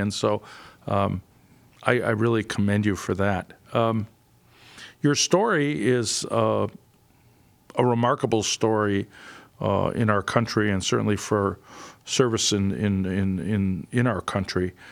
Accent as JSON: {"language": "English", "town": "Milwaukee", "region": "Wisconsin", "country": "United States", "tie": "born or raised there", "said": "I saw him play. I grew up in Milwaukee, in the old Milwaukee Braves."}